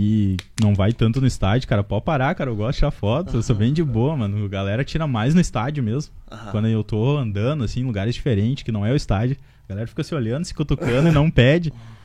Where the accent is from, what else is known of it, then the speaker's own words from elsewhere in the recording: Novo Hamburgo, Rio Grande do Sul, Brazil; Eu sou de Novo Hamburgo.